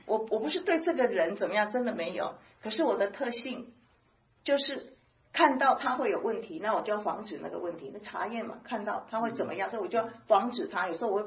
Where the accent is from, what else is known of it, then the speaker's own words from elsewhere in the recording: Taiwan; 美国5个，我们台湾人5个哈。